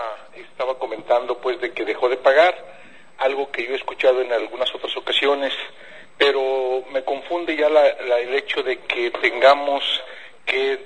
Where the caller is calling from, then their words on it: Guadalajara, Jalisco, Mexico; De Guadalajara.